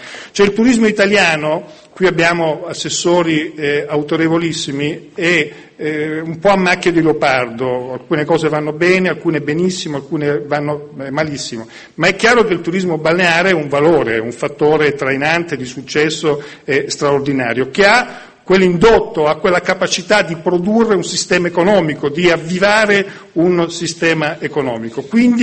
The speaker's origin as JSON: {"language": "Italian", "town": "Lecce", "region": "Apulia", "country": "Italy", "tie": "born or raised there", "also_born_or_lived": "Santa Maria di Leuca", "moved": "as an adult", "lives_now": "Riccione, Italy", "said": "io ci sono nato a Santa Maria di Leuca, ho vissuto sino ai 20 anni a Lecce, ci torno 2, 3 volte, 4 volte all'anno da 35 anni, da quando mi sono trasferito a Riccione, perché ho la mia famiglia, i miei genitori"}